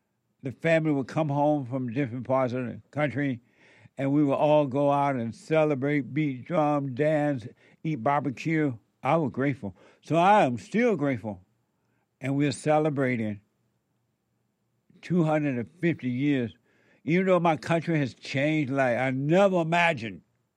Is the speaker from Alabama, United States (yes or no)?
yes; Alabama, United States; Where are you from? Alabama. I was born